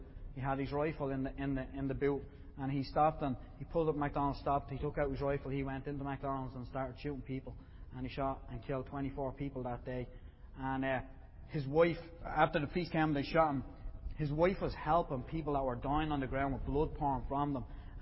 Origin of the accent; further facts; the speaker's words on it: Ireland; We're from Ireland, and like I said earlier, Irish people are bitter against the English for all sorts of stuff